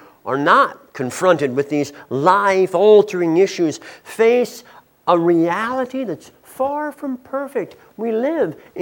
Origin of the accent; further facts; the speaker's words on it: San Diego, California, United States; I grew up in San Diego, and sometimes down in San Diego, it would get pretty hot.